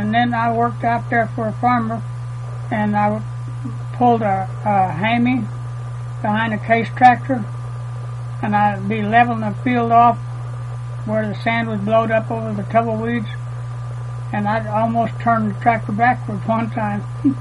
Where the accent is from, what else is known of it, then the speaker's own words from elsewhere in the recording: Cimarron, United States; born there; No, I was born in Cimarron.